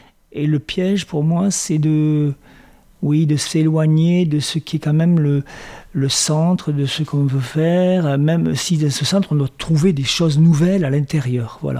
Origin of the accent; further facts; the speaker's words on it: Béziers, Occitanie, France; je viens de Béziers, dans une ville qui a été la ville de Jean Moulin.